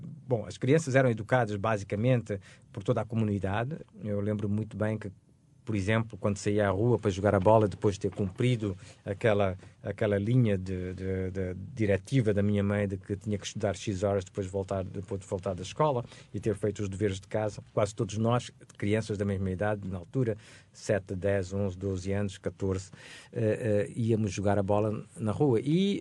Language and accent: Portuguese; Bissau, Guinea-Bissau; Sim, eu sou da Guiné-Bissau, eu nasci em Bissau, eu passei uma boa parte da minha infância em Bissau.